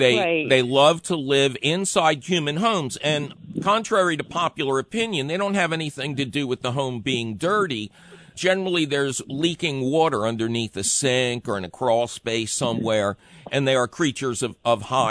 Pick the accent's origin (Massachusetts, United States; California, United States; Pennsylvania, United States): Pennsylvania, United States; Philadelphia; I grew up in Philly.